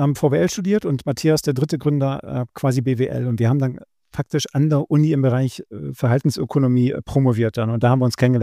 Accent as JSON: {"language": "German", "region": "Mecklenburg-Vorpommern", "country": "Germany", "tie": "born there", "said": "Ich bin da gebürtiger Mecklenburger"}